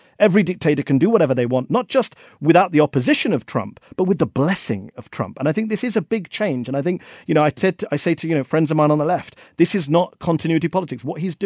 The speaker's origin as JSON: {"language": "English", "country": "India", "said": "You're talking to a guy who eats Indian food. I'm from India. You can't do anything without cilantro."}